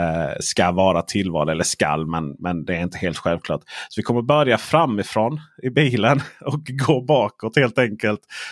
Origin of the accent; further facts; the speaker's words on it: Blekinge, Sweden; För när jag växte upp i skogarna i Blekinge